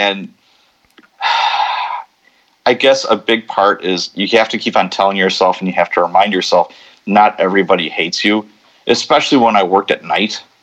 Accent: Chicago, Illinois, United States; But I grew up in Chicago as a kid, and our neighbors, the cops were doing a search warrant

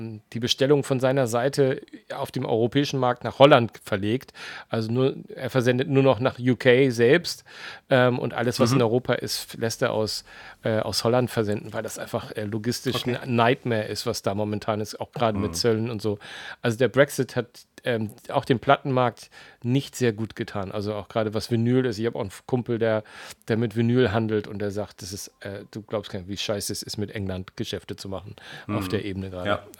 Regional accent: Romania; Wie man das bei uns in Rumänien so sagt.

